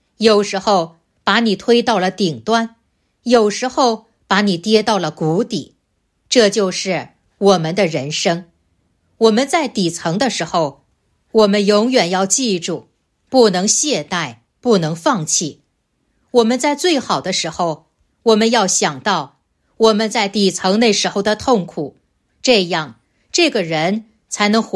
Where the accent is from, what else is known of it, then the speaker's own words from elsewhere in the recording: China; 我们中国人年夜饭吃的都很多，